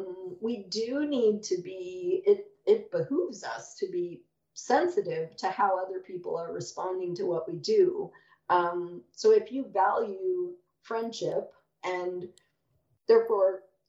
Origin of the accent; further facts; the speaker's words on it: Canada; I think it's because I'm Canadian.